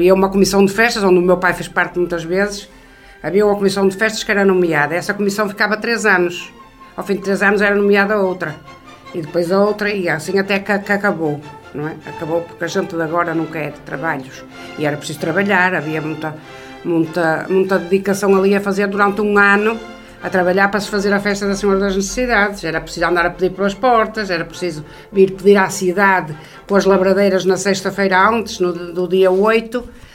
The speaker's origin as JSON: {"language": "Portuguese", "town": "Viana do Castelo", "region": "Norte", "country": "Portugal", "tie": "born there", "said": "porque quando havia uma viscondessa em Viana, uma viscondessa, que tinha esse património, essa quinta onde eu nasci e mais coisas"}